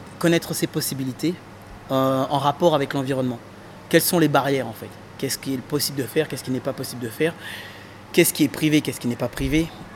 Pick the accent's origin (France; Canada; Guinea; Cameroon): France; now in United Kingdom; je suis français, vivant en Angleterre.